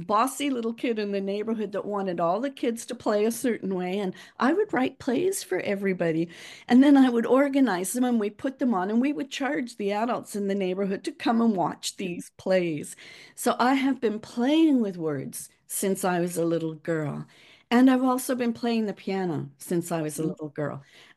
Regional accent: Liverpool, North West England, United Kingdom; accent: Liverpool; They loved my little Liverpool accent and all the rest of it.

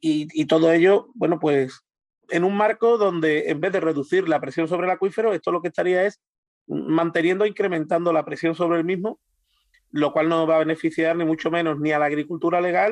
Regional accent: Andalusia, Spain; a mí como andaluz

